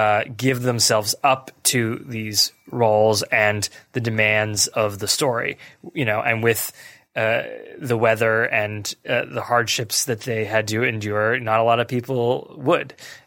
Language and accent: English; United States; because it was a genre film, and because I'm American, sort of Hollywood saw